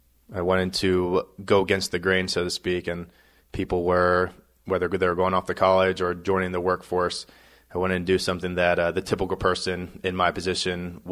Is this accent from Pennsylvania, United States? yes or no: yes; Pennsylvania, United States; Grew up in the farmlands of Pennsylvania.